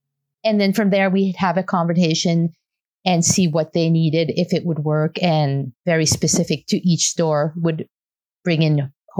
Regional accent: Halifax, Nova Scotia, Canada; I'm from Halifax, Nova Scotia, and we have smokestacks just across the harbor in Dartmouth.

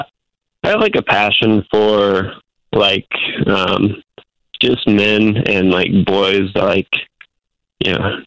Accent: California, United States; moved away as an adult; We're originally from California, came out working in the oil field just to like pay off debt faster.

